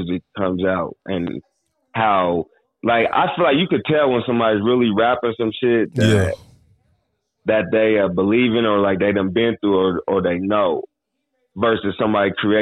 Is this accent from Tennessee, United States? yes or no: no; Denver, Colorado, United States; I grew up in a suburb in the northeast part of Denver called Montbello. Normal community. Back in the days where I was growing up, this is a predominantly black community.